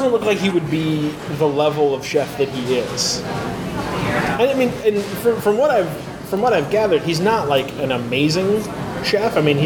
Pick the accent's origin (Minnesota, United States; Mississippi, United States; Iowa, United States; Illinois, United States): Minnesota, United States; I'm Minnesotan. We don't know.